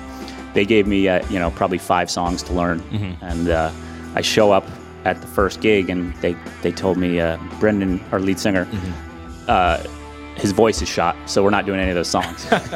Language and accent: English; Syracuse, New York, United States; it was coincidentally in my hometown of Syracuse.